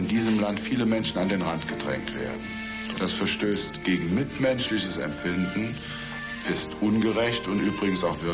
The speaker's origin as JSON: {"language": "German", "town": "Lahnstein", "region": "Rhineland-Palatinate", "country": "Germany", "tie": "born or raised there", "said": "Aufgewachsen bin ich hier in Lahnstein, aber geboren in einem kleinen Dorf im Westerwald."}